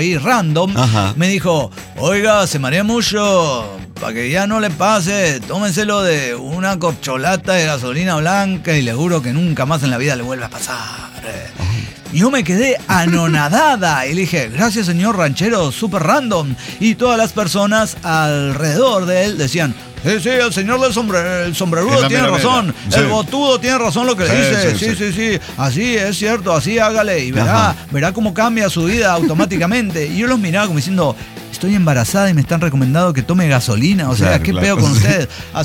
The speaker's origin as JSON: {"language": "Spanish", "country": "Mexico", "said": "soy mexicana"}